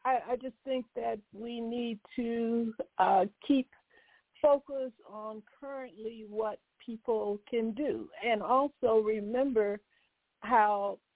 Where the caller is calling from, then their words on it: Rochester, Minnesota, United States; All right … I'm calling from Rochester, Minnesota.